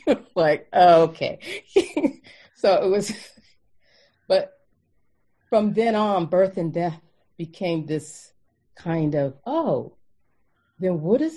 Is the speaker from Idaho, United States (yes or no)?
no; Los Angeles, California, United States; Now, I was in Los Angeles when that, I'm from Los Angeles.